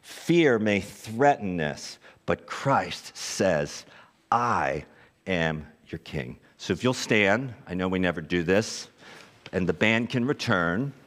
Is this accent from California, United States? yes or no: no; Philadelphia, Pennsylvania, United States; Make sure we say this with some gusto. I'm from Philadelphia.